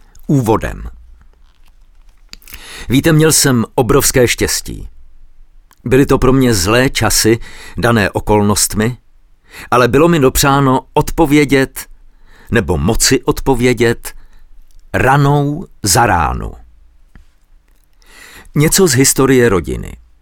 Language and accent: Czech; Hamburg, Germany; Narodil jsem se shodou okolností v Hamburku. Můj otec se tam po první světové válce přestěhoval. V rodině jsme mluvili německy, ale také česky. Moje babička z matčiny strany mluvila česky, z otcovy strany německy. V Hamburku jsem chodil do gymnázia Johanneum.